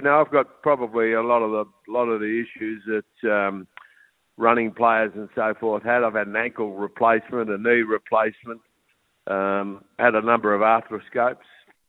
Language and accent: English; Melbourne, Victoria, Australia; I came from a Melbourne area. I came from the East Bentley area.